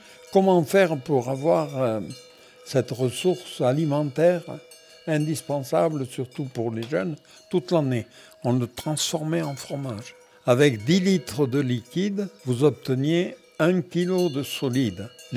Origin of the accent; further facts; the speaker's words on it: Le Clauzel, Occitanie, France; je suis un enfant de l'Aubrac. Je suis né en 1933 au Clauzel, aujourd'hui donc 92 ans accomplis.